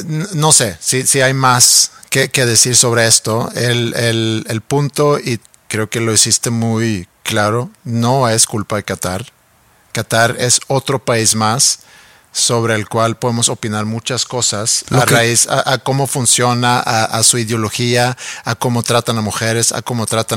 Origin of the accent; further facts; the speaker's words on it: Mexico; A lo mejor como mexicanos o como oyentes mexicanos